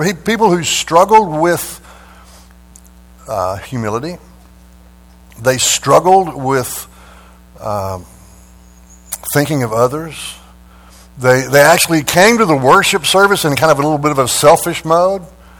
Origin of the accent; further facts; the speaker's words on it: United States; accent: Texan; and English is still my second language. You know, Texan and Oki is my first language.